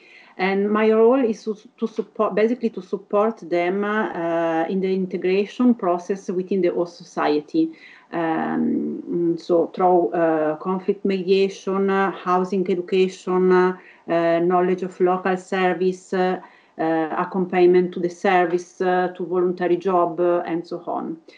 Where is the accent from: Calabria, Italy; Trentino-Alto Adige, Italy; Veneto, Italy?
Trentino-Alto Adige, Italy; Trento; English is a second language; Also, I am from Trento.